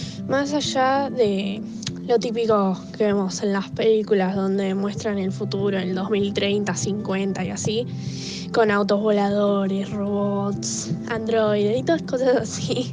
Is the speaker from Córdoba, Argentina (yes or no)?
no; Buenos Aires, Argentina; tengo 16 años, soy de Buenos Aires, Argentina.